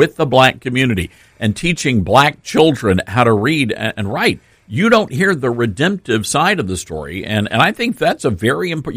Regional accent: Memphis, Tennessee, United States; You know, here in Memphis, where, you know, I live, Memphis is my hometown, and we broadcast our national show from Memphis

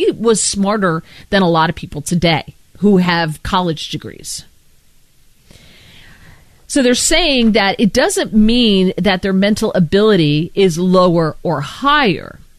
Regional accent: East Coast, United States; born or raised there

